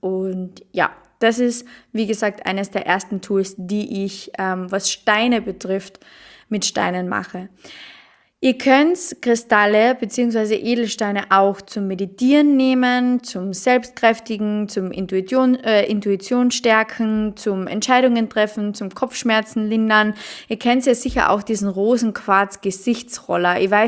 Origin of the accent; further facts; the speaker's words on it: Austria; Bei uns in Österreich